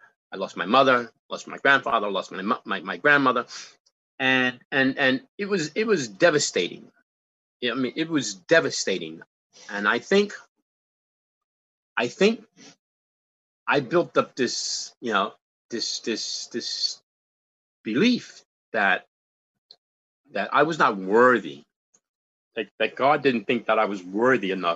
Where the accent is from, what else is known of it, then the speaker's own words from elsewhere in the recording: Brooklyn, New York, United States; I grew up in Brooklyn. I was the youngest of six kids.